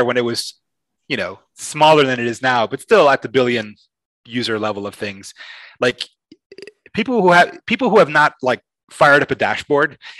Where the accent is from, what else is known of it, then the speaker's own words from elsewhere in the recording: Miami, Florida, United States; I'm someone who was raised kind of in two worlds. I was raised in Miami. My parents are Cuban. I'm a Spanish citizen, but also American.